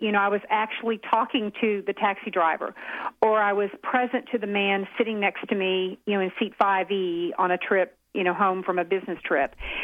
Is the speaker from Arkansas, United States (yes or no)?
yes; Hot Springs, Arkansas, United States; a little girl that I taught swimming lessons to in my hometown of Hot Springs, Arkansas